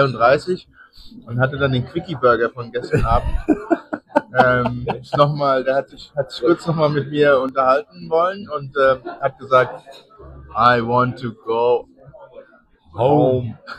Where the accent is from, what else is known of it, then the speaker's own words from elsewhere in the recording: Germany; Ich bin ja als Deutscher so, hab ja meine Qualitätsansprüche so.